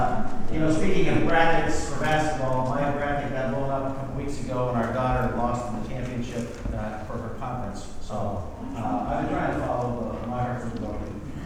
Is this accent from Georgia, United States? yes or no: no; Arizona, United States; You know, I grew up in Arizona, and coming up here, and it's like, wow, this is sophisticated.